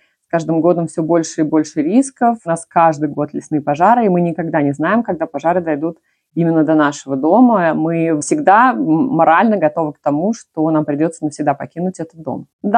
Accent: Moscow, Russia; now in Adelaide, Australia; Я живу в Австралии, в Южной Австралии, в городе Аделаида. В Австралию я переехала 10 лет назад из Москвы.

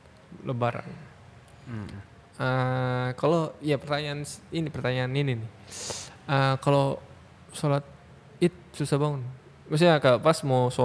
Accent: Papua, Indonesia; Ya, itu salah satu keseruan sih di ya, di kota saya yang di sana Papua.

